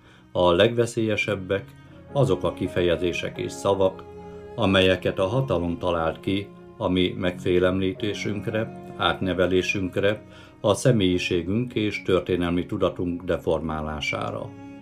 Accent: Boldog, Bratislava Region, Slovakia; Boldog közben szülőföldemen, amelynek lakosságát ma is 95%-ban magyarok lakják, a magyarság az isteni gondviselésnek köszönhetően 9 évtized múltán is meg tudta őrizni helyét és súlyát.

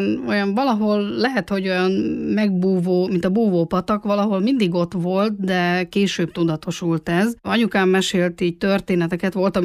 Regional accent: Szuhogy, Borsod-Abaúj-Zemplén, Hungary; Az Abaúji Egyház megyében, Miskolctól kb. 40 kilométerre Szuhogyon nőttem fel.

